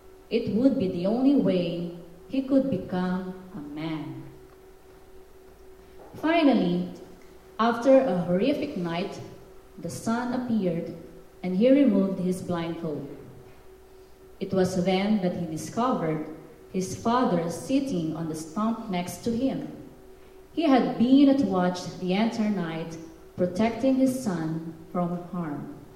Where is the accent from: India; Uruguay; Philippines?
Philippines; English is a second language; now in United States; I came from the Philippines. I'm not an American. but I love USA